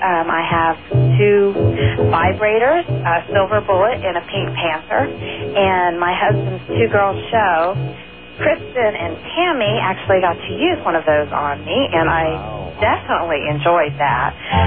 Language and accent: English; Reston, Virginia, United States; I am from Reston, Virginia.